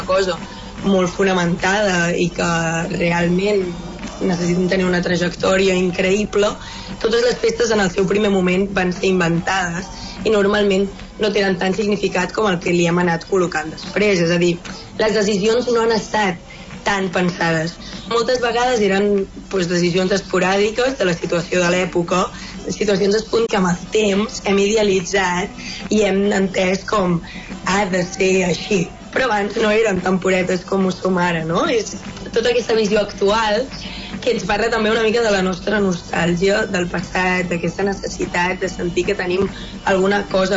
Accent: Palau-solità i Plegamans, Catalonia, Spain; En el cas de Palau, que és el meu poble

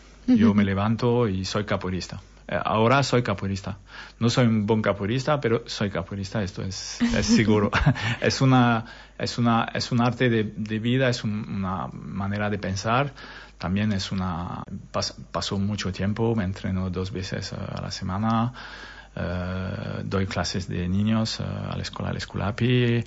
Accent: France; Spanish is a second language; vivo en la Scala desde 2007, perdona. Uh-huh. Pero entre 2012 y 2016 me fui a trabajar en Francia, porque soy francés. Me fui a trabajar en Francia y volví a los fines de semana

